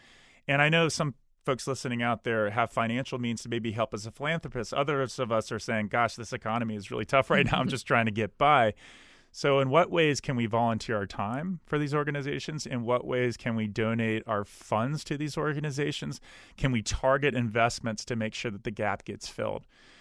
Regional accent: Georgia, United States; I was from Georgia, a state that certainly you have Republican, Democrat friends.

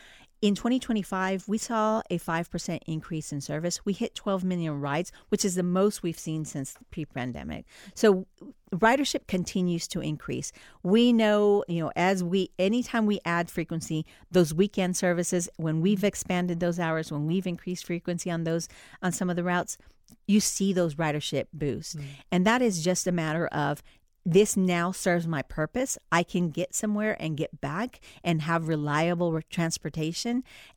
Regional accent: Dallas, Texas, United States; I am originally from Dallas, Texas, where I rode the bus from middle school all the way to high school.

